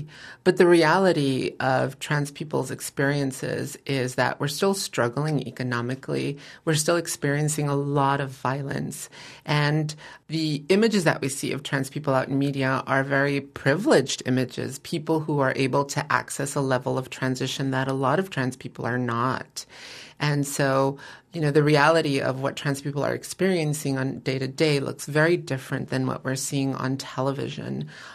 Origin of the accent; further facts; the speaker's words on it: East Los Angeles, California, United States; I grew up in East Los Angeles. So for me, the world felt very isolated.